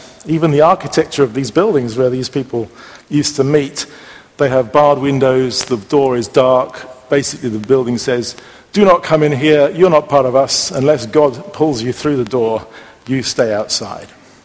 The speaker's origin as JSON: {"language": "English", "region": "England", "country": "United Kingdom", "said": "I think of some of the churches that I know in England, my home country, where they have particularly followed that strand of belief."}